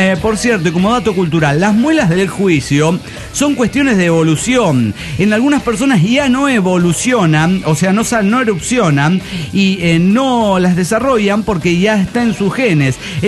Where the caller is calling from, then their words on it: Dallas, Texas, United States; de Dallas, Texas.